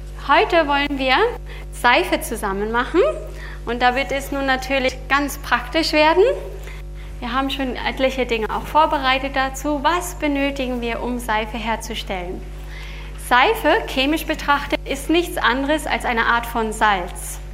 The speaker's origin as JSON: {"language": "German", "country": "Australia", "second_language": "German", "lives_now": "Germany", "said": "Natriumhydroxid bekommt man in Apotheken hier in Deutschland. Bei uns in Australien bekommt man es in jedem Supermarkt."}